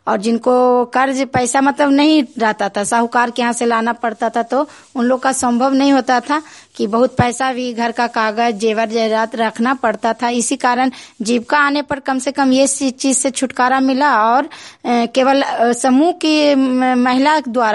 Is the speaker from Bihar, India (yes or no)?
yes; Nagarnausa, Bihar, India; मैं नगर नौसा की रहने वाली हूँ।